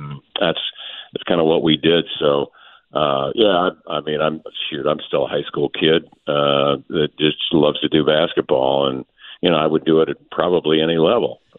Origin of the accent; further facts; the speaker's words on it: Indianapolis, Indiana, United States; So, yeah, growing up in Indianapolis, there were a number of really fine voices that were on the air